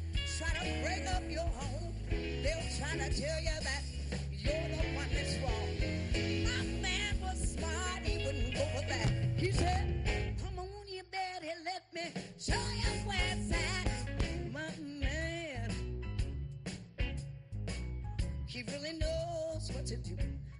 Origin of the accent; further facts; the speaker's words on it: Detroit, Michigan, United States; You have to remember, we're from Detroit, and all of my neighbors and schoolmates actually were on American Bandstand.